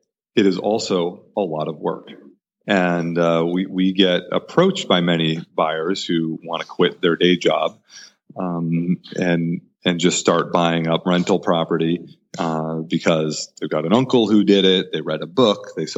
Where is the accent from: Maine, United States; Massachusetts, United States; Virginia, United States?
Maine, United States; when I moved back to the state I grew up in Maine